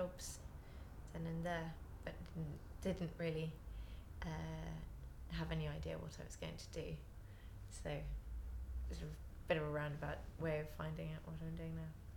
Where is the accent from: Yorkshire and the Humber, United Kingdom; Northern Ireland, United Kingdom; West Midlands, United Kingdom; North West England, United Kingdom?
West Midlands, United Kingdom; now in London, United Kingdom; I grew up in Staffordshire and have lived in London for 5 years now.